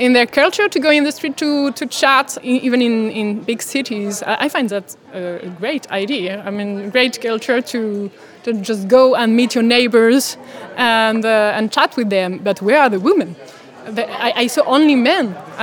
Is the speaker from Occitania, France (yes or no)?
yes; Montpellier, Occitania, France; English is a second language; I remember I come from Montpellier